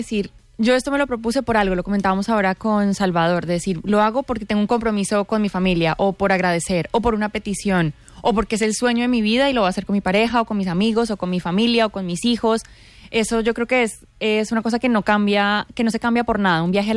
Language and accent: Spanish; Colombia; now in Spain; Yo que soy de Colombia, sí. Cuando yo vine a vivir a España, no era tan conocido como ahora.